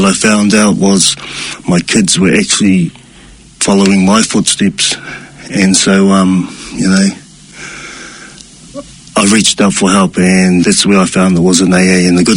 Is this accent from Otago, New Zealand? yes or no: no; Auckland, New Zealand; I was brought up in South Auckland, so I had a lot of good friends that were of Samoan and Tongan descent, and they were my neighbours